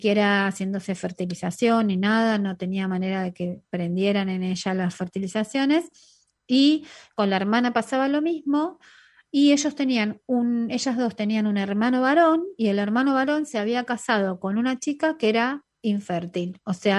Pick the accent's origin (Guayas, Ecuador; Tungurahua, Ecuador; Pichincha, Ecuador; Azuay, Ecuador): Pichincha, Ecuador; Quito; Buenas noches, soy de Quito, Ecuador